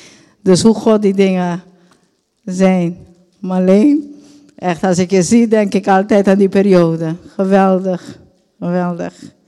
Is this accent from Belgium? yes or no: no; Aruba; born there; Dutch is a second language; En ik ben geboren op Aruba. Ik denk dat jullie dat al hebben doorhebben dat mijn Nederlandse taal anders is dan de Nederlandse mensen. Ik probeer het zo goed mogelijk over te brengen. En ik ben geboren inderdaad op Aruba met een gezin van 6 kinderen.